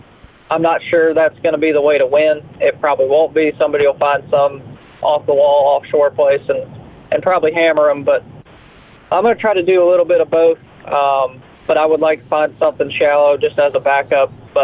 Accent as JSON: {"language": "English", "town": "Davenport", "region": "Iowa", "country": "United States", "tie": "born or raised there", "said": "My dad and I grew up fishing, actually, the Mississippi River. So I was born in Davenport, Iowa."}